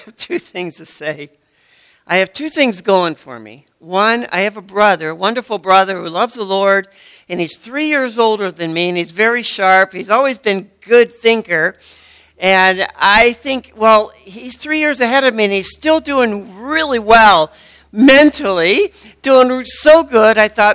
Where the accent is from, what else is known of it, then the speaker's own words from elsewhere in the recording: Erie, Pennsylvania, United States; I was born and raised in Erie, so if you take me to Erie, I can get around.